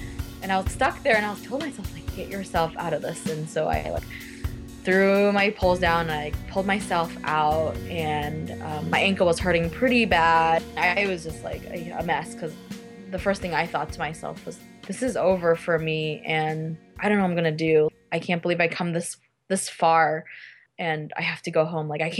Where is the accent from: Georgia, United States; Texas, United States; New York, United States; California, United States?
Texas, United States; So I grew up in Texas, and I've never really experienced the outdoors growing up